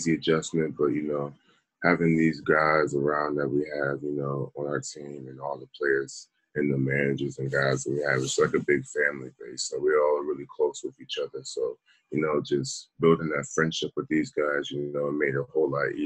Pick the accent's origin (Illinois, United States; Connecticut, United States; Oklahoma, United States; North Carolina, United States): North Carolina, United States; Charlotte; now in Baltimore, United States; I was born in Charlotte, so I knew Charlotte my whole life. And just coming up here to a whole different city, whole different area, it was really different